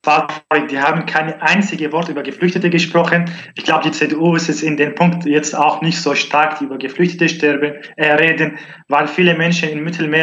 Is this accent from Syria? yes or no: yes; Syria; German is a second language; now in Germany; Ich komme aus Nordsyrien.